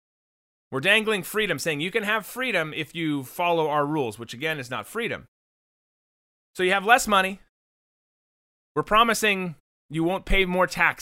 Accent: Minnesota, United States; I grew up in Minnesota. We'd sleep with our windows open in the winter

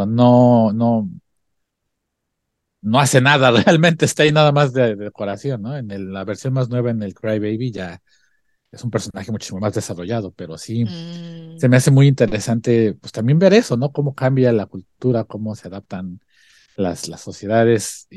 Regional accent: Mexico; yo creo que en la experiencia como mexicanos, cuando éramos morros, ¿qué pasaba?

